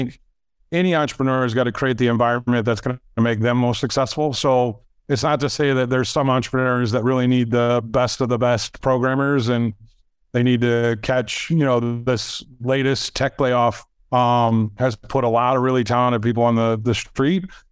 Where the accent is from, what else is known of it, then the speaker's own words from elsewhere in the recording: Arizona, United States; I'm from Arizona. So Arizona is another big benefiter of the exodus from California.